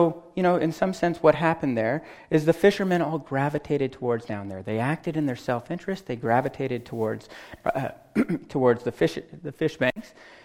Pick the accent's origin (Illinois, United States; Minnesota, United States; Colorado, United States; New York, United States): Colorado, United States; I'm from Colorado, so this is the Boulder Valley School District